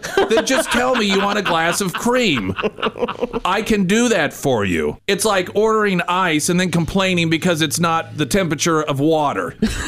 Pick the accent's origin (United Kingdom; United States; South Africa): United Kingdom; England; can we as English people, neither of which have English accents for some reason, get a grip on this whole thing of things being too cold?